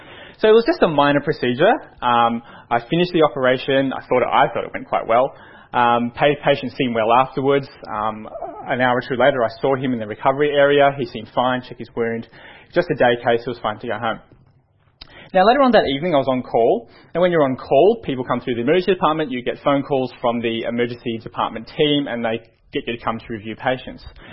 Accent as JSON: {"language": "English", "town": "Melbourne", "region": "Victoria", "country": "Australia", "tie": "born or raised there", "said": "I was born and raised in Melbourne. I actually graduated from the University of Melbourne back in 2003 from the medical school."}